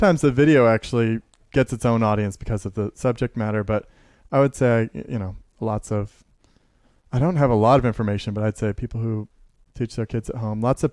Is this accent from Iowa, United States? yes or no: no; Carbondale, Illinois, United States; born there; I was born in Carbondale